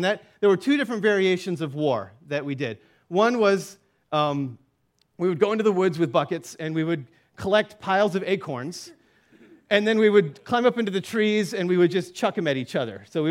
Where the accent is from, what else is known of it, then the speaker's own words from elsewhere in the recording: Canton, Michigan, United States; So I grew up in Canton, Michigan, just west of Detroit, and I lived at 43081 Devon Lane in Canton, Michigan. I still remember it.